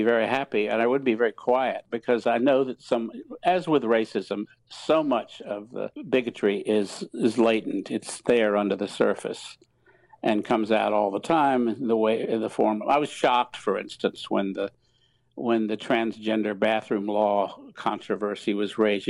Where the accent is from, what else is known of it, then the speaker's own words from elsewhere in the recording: North Carolina, United States; I was a very conservative young man growing up in North Carolina, very vocally conservative.